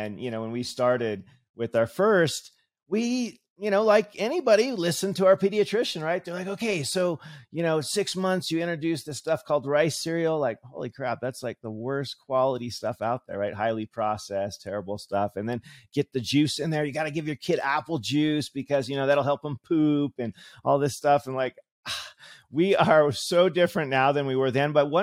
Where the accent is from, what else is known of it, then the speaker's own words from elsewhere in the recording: California, United States; now in Hawaii, United States; So I grew up in California, and somehow, some way, I started surfing at a young age